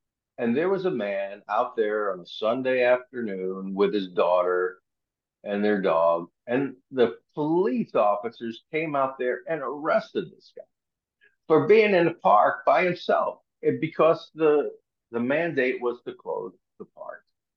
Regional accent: New York City, New York, United States; moved away as an adult; now in Arizona, United States; That's why we moved to Arizona when I was 18 from New York City. My dad retired as a lieutenant with New York City PD.

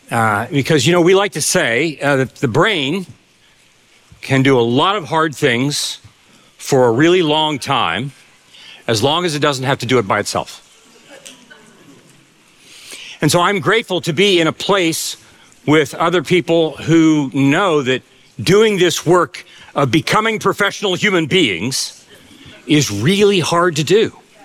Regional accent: Ohio, United States; I'm, you know, for full disclosure, I grew up in Ohio. I'm the youngest of four sons.

